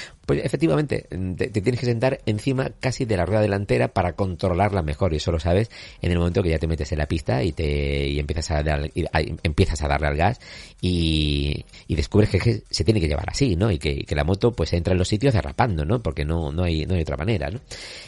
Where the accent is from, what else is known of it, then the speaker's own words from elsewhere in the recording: Andalusia, Spain; Como buen andaluz